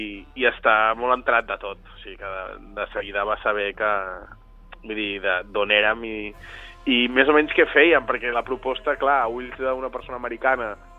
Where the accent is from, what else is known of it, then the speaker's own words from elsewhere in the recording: Vilanova, Catalonia, Spain; nosaltres som de Vilanova, i dissabte també toquem a casa